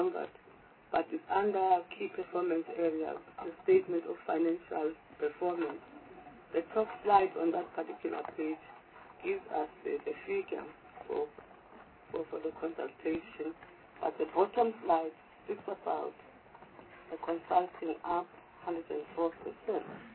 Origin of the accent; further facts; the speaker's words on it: Eastern Cape, South Africa; I come from the Eastern Cape.